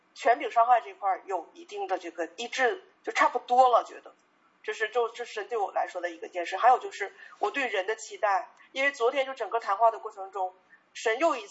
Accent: China; 用一句我们中国人常说的话

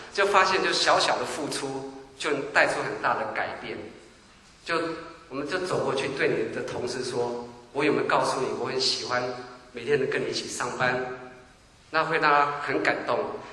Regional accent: China; 不像我们中国人常说爱之深责之切

